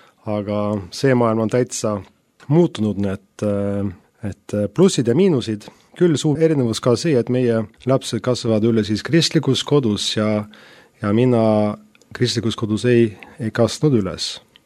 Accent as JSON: {"language": "Estonian", "region": "Oslo", "country": "Norway", "tie": "born or raised there", "said": "1972. aastal ja kasvasin seal esimesed aastat ühes Oslo linna osas üles. Hiljem kolisime maale, nii et ma ütleks pigem, et ma olen maalt pärit."}